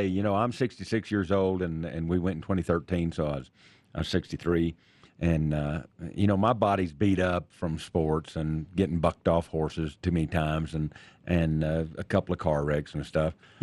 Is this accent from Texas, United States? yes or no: yes; Texas, United States; But I grew up down in Texas, and we used to go out, you know, rabbit hunting and shoot from the back of the truck